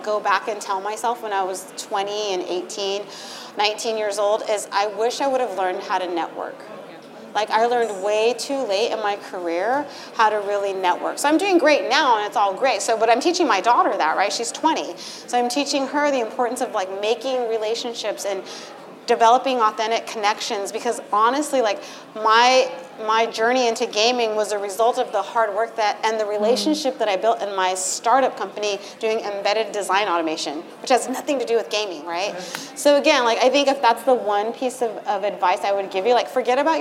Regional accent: San Jose, California, United States; Like, I grew up in Eastside San Jose. Like, I went to UC Davis at the time.

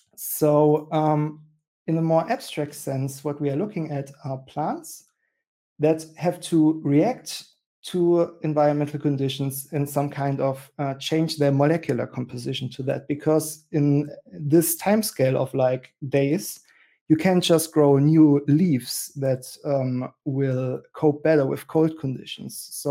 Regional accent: Germany; English is a second language; from Germany, and as already said, excited to share with you some insights

